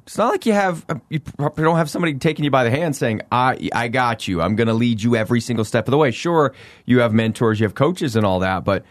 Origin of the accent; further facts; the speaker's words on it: Cheyenne Wells, Colorado, United States; That's a great point that you bring up too, because I grew up in Eastern Colorado